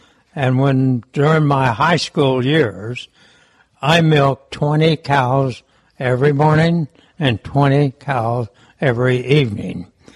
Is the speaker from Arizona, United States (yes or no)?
yes; Arizona, United States; I grew up in Arizona, outside of Phoenix, about 15 miles to the northwest of Phoenix, kind of halfway between the community of Glendale and Peoria.